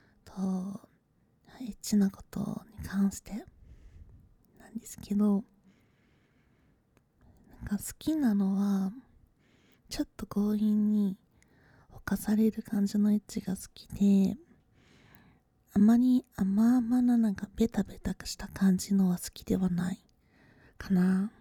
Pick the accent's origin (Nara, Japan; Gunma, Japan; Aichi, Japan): Aichi, Japan; also born or lived in Kanto; 出身は愛知なのですが、あまり愛知で暮らしていた時期は長くはなくて、ほぼ関東に住んでいました。